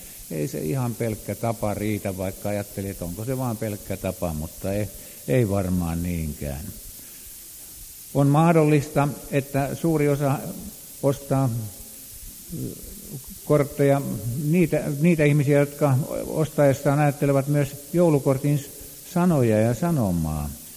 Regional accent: Helsinki, Uusimaa, Finland; sanon niin, me olemme Helsingistä, te olette Keravalta

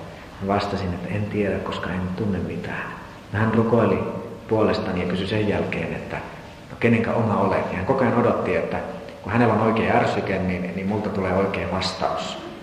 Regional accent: Vaasa, Ostrobothnia, Finland; ja mä kävin Vaasassa, kun mä oon sieltä kotoisin

